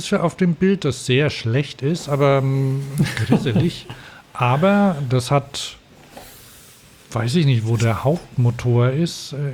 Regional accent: Vitoria, Basque Country, Spain; Also ich komme aus Vitoria, da wo die V-Klasse auch gebaut wird.

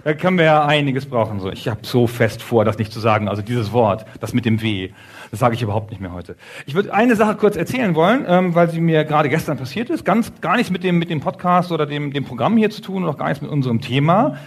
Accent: Bevern, Lower Saxony, Germany; wir kommen zusammen aus Befern in Niedersachsen, in Südniedersachsen.

